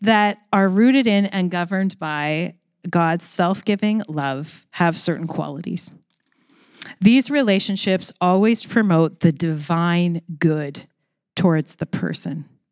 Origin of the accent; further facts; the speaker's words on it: Canada; We're Canadian, right? We're just nice, right?